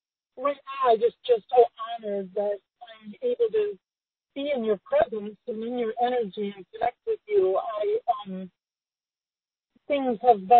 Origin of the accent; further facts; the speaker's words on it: Kalamazoo, Michigan, United States; born there; Where I'm born. I was born in Kalamazoo.